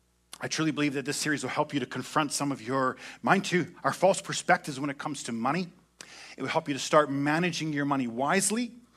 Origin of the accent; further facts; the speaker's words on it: Prince Edward Island, Canada; born there; And I was born in Prince Edward Island. I'm a spudhead, by the way, PEI, into a family that didn't have a whole lot.